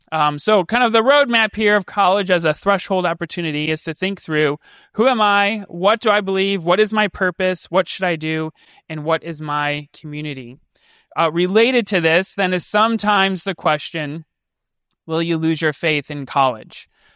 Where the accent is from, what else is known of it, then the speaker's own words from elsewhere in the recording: Chicago, Illinois, United States; So I grew up in Chicago, so I like Chicago deep dish pizza.